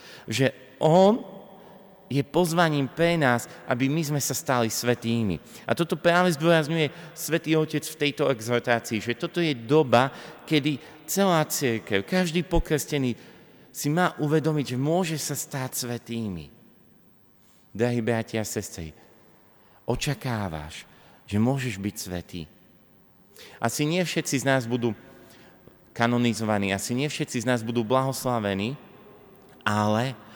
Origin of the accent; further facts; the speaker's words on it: Sabinov, Prešov Region, Slovakia; A ja som sa narodil v Sabinove. Pochádzam zo Sabinova, som rímokatolík